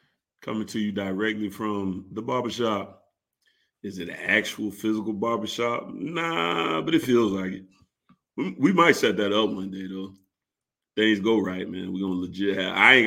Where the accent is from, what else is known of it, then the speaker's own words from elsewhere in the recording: Savannah, Georgia, United States; I said, because I'm from Savannah, Georgia. And I've only ever been a Canes fan.